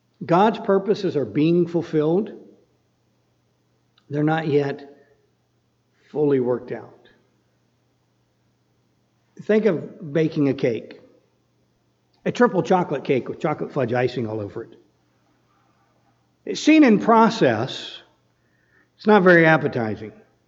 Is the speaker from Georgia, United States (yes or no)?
no; North Carolina, United States; I grew up in North Carolina.